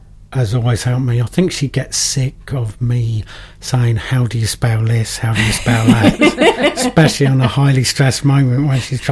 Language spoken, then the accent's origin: English; Thanet, South East England, United Kingdom; as I'm from Thanet, I've got a weird accent anyway